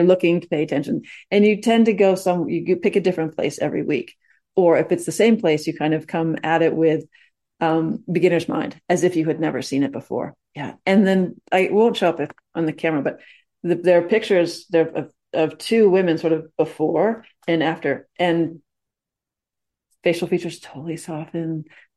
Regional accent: Pittsburgh, Pennsylvania, United States; I'm from Pittsburgh.

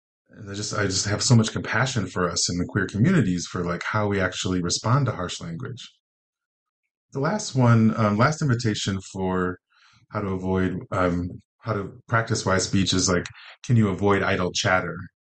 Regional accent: Chicago, Illinois, United States; And I was from Chicago.

